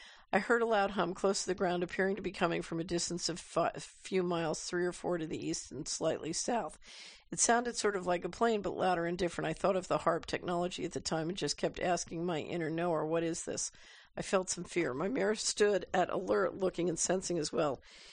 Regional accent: Singapore; English is a second language; now in United Kingdom; I'm currently a university student studying politics, philosophy, and economics in the UK, although I'm from Singapore originally.

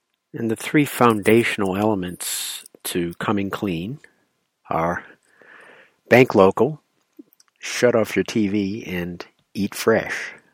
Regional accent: Rhode Island, United States; So a little about myself. I grew up in Rhode Island.

